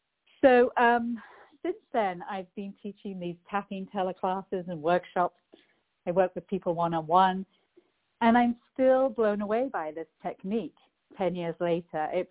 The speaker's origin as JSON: {"language": "English", "region": "England", "country": "United Kingdom", "said": "I'm originally from England, hence the accent"}